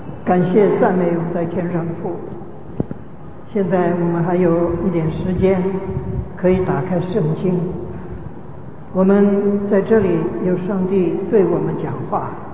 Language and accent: Chinese; Guangdong, China; 我们广东人的对这个文字的这个发音呢，是保持着这个古代的发音。